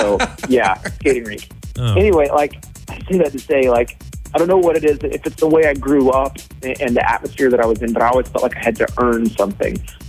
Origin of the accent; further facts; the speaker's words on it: South Carolina, United States; born there; now in Nashville, United States; I was born in South Carolina. So we live in Nashville, Tennessee now.